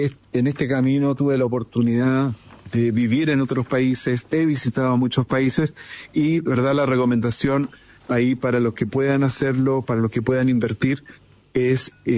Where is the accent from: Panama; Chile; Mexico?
Chile; en algunas metas mínimas que todos como chilenos, ¿verdad?, pudiéramos abrazar y empujar